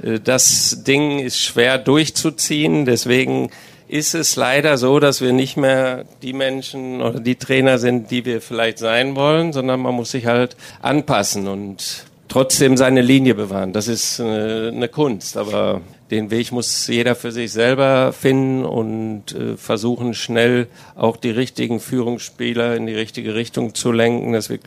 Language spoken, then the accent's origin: German; Dortmund, North Rhine-Westphalia, Germany; ich als Dortmunder liebe diese Traditionsvereine